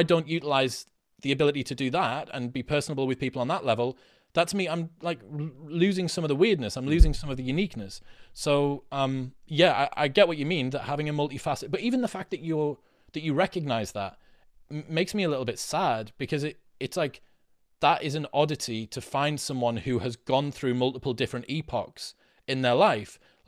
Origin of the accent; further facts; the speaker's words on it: Stockton-on-Tees, North East England, United Kingdom; I'm a working class guy. I came from Stockton, Teesside, whose only claim to fame is the highest teen pregnancy rate in the UK.